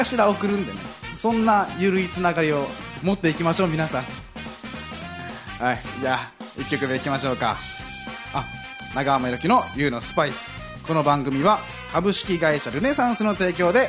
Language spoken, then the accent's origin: Japanese; Okinawa, Japan; 僕ね、沖縄出身で、沖縄って競馬の毛の字もないんですよ。